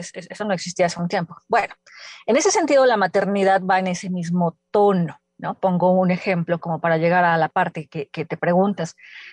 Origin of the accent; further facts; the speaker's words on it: Mexico; soy madre abnegada mexicana.